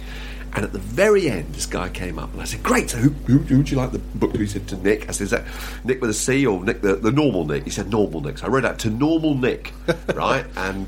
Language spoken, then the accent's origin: English; Fleet, South East England, United Kingdom; I sort of made a comment about my hometown, Fleet, Hampshire, where I describing it as a place of skull-cracking tedium.